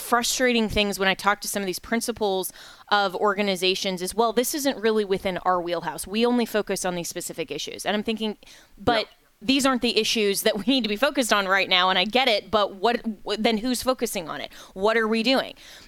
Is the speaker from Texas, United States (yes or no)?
no; Florida, United States; I plan to here in my home state of Florida.